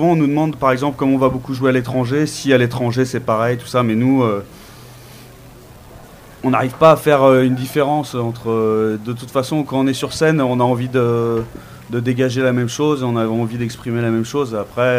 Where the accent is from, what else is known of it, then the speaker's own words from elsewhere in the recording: Saint-Étienne, Auvergne-Rhône-Alpes, France; On vient de Saint-Étienne.